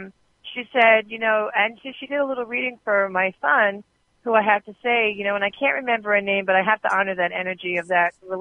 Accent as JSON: {"language": "English", "region": "New York", "country": "United States", "said": "And I'm from New York, everybody, you know, and I've got that, come to my house, let me feed you, you know."}